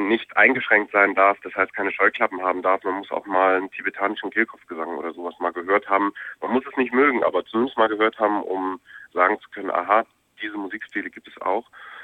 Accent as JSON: {"language": "German", "town": "Kiel", "region": "Schleswig-Holstein", "country": "Germany", "said": "Auch wenn ich aus Norddeutschland selber ja komme, ich komme ja aus Kiel ursprünglich."}